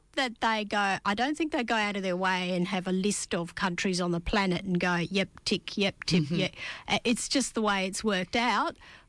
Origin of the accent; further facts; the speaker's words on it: Carnarvon, Western Australia, Australia; I'm from Carnarvon. I was struck in Shark Bay in Denham.